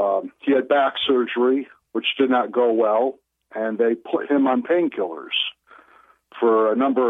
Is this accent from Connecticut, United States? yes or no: yes; Connecticut, United States; now in Michigan, United States; I'm from Connecticut, but I'm living in Michigan now.